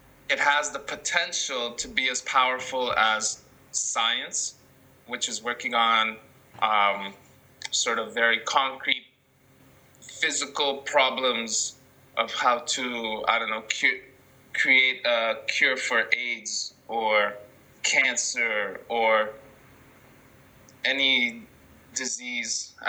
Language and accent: English; Toronto, Ontario, Canada; now in Vancouver, Canada; so he and my mother decided to emigrate here to Toronto. I grew up in Toronto but live in Vancouver now.